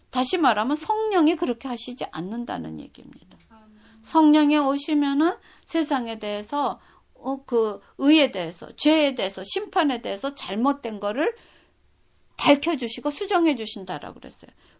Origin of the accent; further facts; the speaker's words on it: South Korea; now in United States; 우리가 지금 미국에서 살면은 우린 여전히 한국 사람이라고 얘기를 해요. 그래도 우리 국적이 미국입니다.